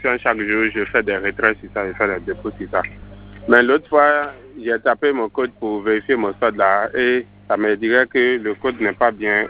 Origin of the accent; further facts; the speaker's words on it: Benin; Nous on est des étrangers ici, on est des Béninois